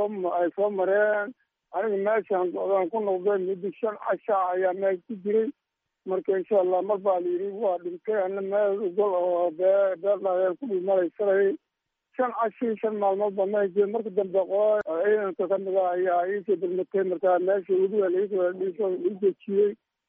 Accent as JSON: {"language": "Somali", "town": "Talluun", "region": "Gedo", "country": "Somalia", "said": "Talluun ayaan ka soo barakacay, Talluun ayaan ka soo barakacay. Doolow waaye, miyir ka tirsan degmada Doolow"}